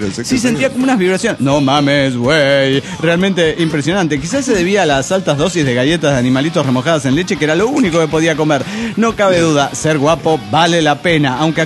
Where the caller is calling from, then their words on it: Mexico City, Mexico; del DF mexicano.